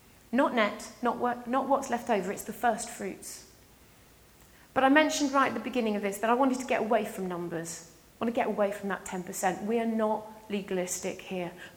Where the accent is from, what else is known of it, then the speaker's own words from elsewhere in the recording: Scotland, United Kingdom; My apologies, I am Scottish.